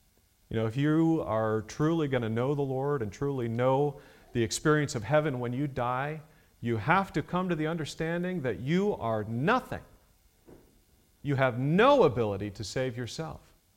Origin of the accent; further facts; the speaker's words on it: Ohio, United States; If you go up to Lake Erie, I grew up some near Lake Erie